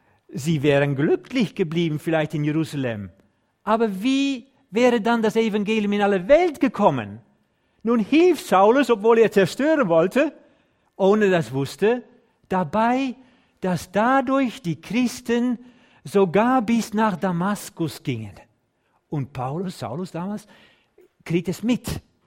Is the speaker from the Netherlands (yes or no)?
yes; Netherlands; German is a second language; Also ich bin ja Holländer. Ich spreche normalerweise schon Deutsch, aber das ist keine leichte Sprache.